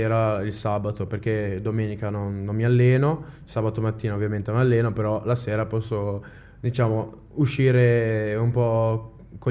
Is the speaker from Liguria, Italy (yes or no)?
yes; Genoa, Liguria, Italy; Io sono di Quarto, di Priarugia, quindi.